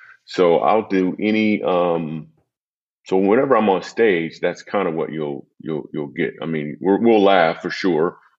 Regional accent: Michigan, United States; And I grew up in Michigan, and it's like, I don't know, 20 degrees outside or something.

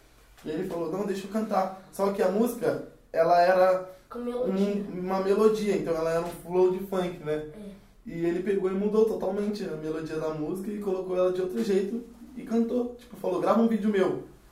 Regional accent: Ferraz de Vasconcelos, São Paulo, Brazil; also born or lived in Mongaguá; Eu nasci em Mongaguá, lá na Baixada. Só que a maior parte da minha infância eu passei em Ferraz. E tem pouco tempo que eu tô em Mogi, tipo uns 2 anos, vai fazer 3 anos agora. Que a gente tá morando em Mogi.

